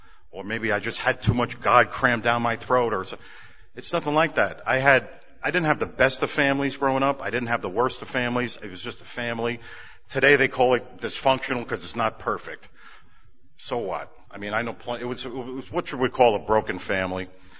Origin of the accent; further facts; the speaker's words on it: Bronx, New York, United States; Most people know, well, everyone knows by now that I'm from New York. I'm from New York City. I'm a city boy. And I grew up in a place called the Bronx.